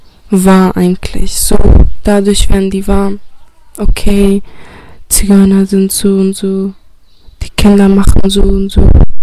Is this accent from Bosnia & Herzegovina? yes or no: yes; Bosnia & Herzegovina; now in Freiburg, Germany; ich bin 17 Jahre alt. Ich komme aus Bosnien. Ich lebe in Freiburg in einem Flüchtlingsheim mit meinen 4 Geschwistern und meinen Eltern.